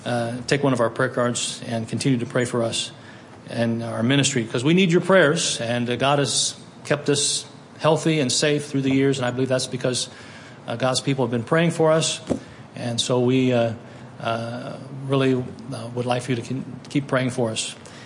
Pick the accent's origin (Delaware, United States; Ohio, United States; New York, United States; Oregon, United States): Ohio, United States; Mansfield; found out that he was pastoring a church not too far from where we were born and raised in Mansfield, Ohio.